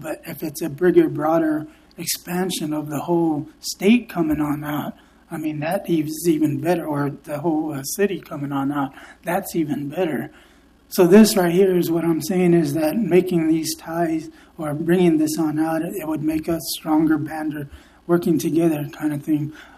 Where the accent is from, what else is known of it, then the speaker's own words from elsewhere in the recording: Arizona, United States; I'm from the Southwest also. I'm a full-blooded Pima from the Gila River Indian Reservation.